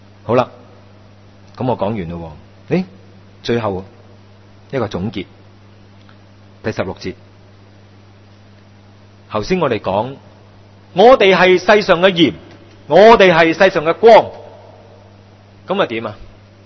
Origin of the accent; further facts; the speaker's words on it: Hong Kong; 鼓励我哋中国人啊，我相信包括我哋香港人啊